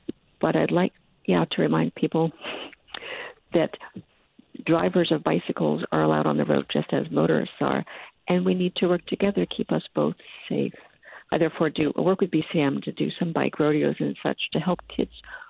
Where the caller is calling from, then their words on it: Newcastle, United States; I'm from Newcastle.